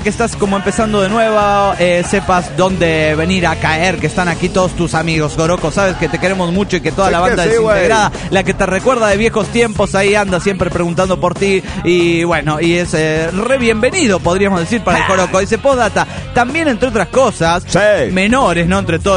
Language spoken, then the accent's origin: Spanish; Mérida, Yucatán, Mexico; de Mérida, Yucatán.